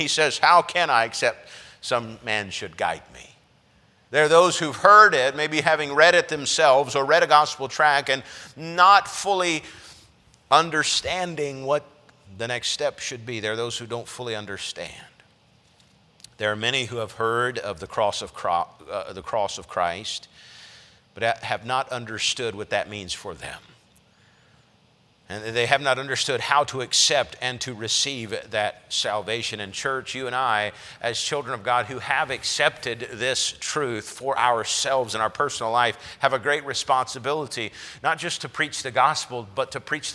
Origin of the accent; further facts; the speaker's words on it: China; I grew up in a nation where, by and large, the populace had never heard the gospel message. I grew up in China